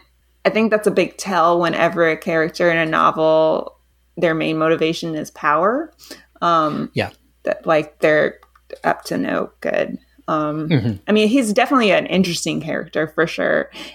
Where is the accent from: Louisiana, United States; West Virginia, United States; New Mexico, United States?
Louisiana, United States; born there; Meanwhile, I was born in Louisiana.